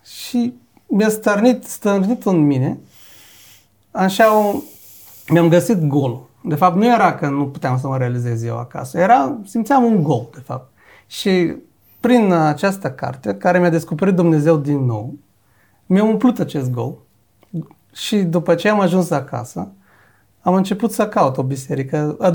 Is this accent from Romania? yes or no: no; Bulgaria; Sasha a aflat că sunt bulgar și, pentru că el nu știe bulgara, dar știe rusa. Și încerca să-mi vorbească în rusă, nu știa că eu vorbesc și română.